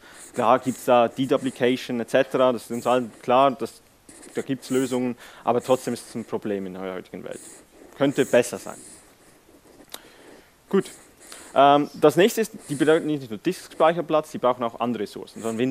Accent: Switzerland; Wie man hört, ich komme vielleicht aus der Schweiz.

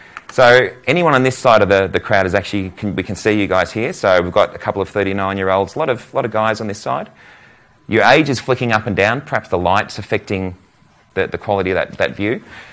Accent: Melbourne, Victoria, Australia; So who are we? … I'm what's called a data solution architect. I'm from Melbourne.

